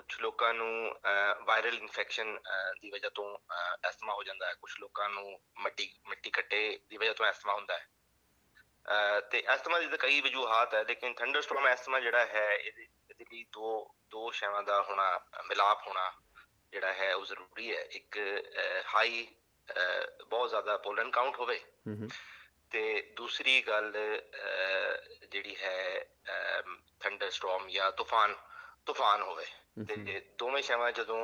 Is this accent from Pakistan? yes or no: yes; Lahore, Punjab, Pakistan; now in Australia; ਮੈਨੂੰ ਕੋਈ ਤਕਰੀਬਨ 12 ਸਾਲ ਹੋ ਗਏ। ਮੈਂ 12 ਸਾਲ ਪਹਿਲੇ ਮੈਂ ਪਾਕਿਸਤਾਨ ਤੋਂ ਲਾਹੌਰ ਤੋਂ ਮਾਈਗ੍ਰੇਟ ਕੀਤਾ